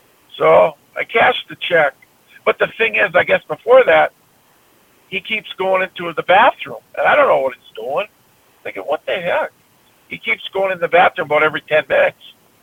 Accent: Grand Forks, North Dakota, United States; basically I grew up right around Grand Forks, North Dakota, East Grand Forks, Minnesota. So I said, I'm from the state, basically.

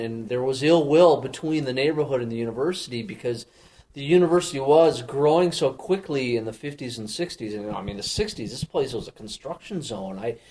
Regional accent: Minnesota, United States; it's funny, I'm from Minnesota, and the first time I was on campus was when I interviewed for this job in 2007. And I have relatives in central Minnesota

